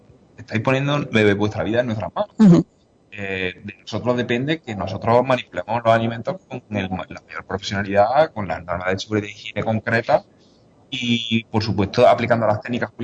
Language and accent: Spanish; Córdoba, Andalusia, Spain; moved away; yo tengo la suerte de poder haber vuelto a Córdoba, porque yo soy cordobés, tengo mucho tiempo fuera